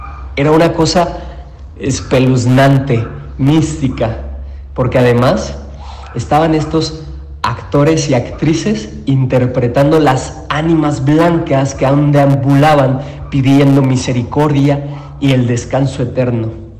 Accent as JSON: {"language": "Spanish", "town": "Guadalajara", "region": "Jalisco", "country": "Mexico", "said": "nuestra historia, nuestra identidad como tapatíos"}